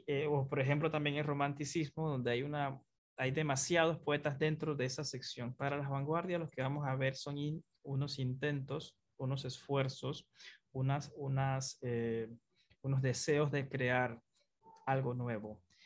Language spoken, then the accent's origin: Spanish; Panama; Yo creo que el modernismo lo que me deja a mí como panameño es ese sentimiento de lo que es mío, es ese sentimiento de mi campo